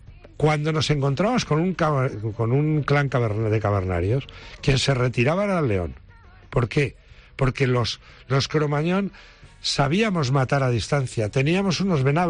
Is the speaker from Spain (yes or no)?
yes; Durango, Basque Country, Spain; also born or lived in Alcarria, Spain; yo me crié en Durango, soy alcarreño de origen.